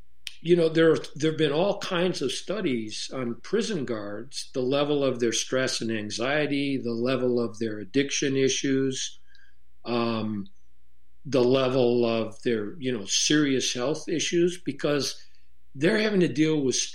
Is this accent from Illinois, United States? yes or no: yes; Chicago, Illinois, United States; I grew up in Chicago. I was exposed to a lot of things in an urban environment